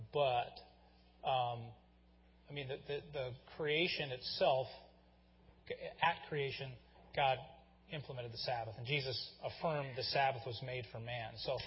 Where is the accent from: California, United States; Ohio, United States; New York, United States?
Ohio, United States; Cincinnati; I mean, when I grew up in Cincinnati, grocery stores, everything was closed on Sunday, right?